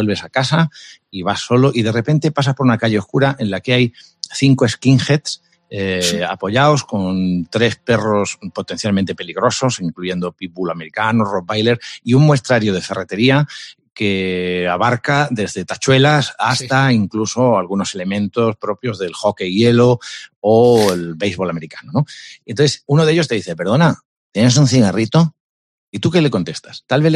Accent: Spain; Los padres de esto somos nosotros, los españoles.

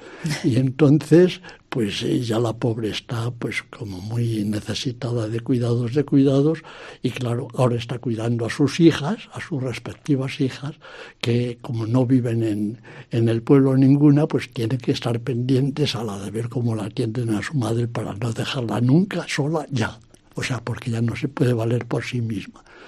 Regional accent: Pinar Negrillo, Castile and León, Spain; born there; Mi familia es, pues claro, es de un pueblo pequeñito aquí de Segovia, junto a lo central de Segovia. Y entonces se llama Pinar Negrillo, el pueblo mío donde yo nací.

